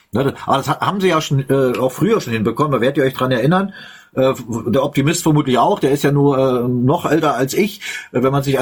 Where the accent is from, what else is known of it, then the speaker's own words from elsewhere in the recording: Germany; Ich bin in der DDR geboren, aufgewachsen.